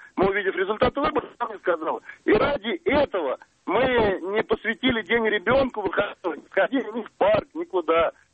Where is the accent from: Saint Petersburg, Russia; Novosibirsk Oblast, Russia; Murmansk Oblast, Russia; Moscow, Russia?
Moscow, Russia; я из Москвы.